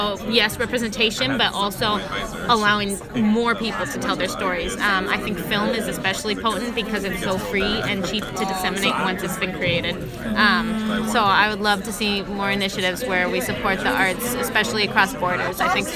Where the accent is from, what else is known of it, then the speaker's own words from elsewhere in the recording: Minneapolis, Minnesota, United States; I was born and raised here in South Minneapolis. My dad is from Guatemala.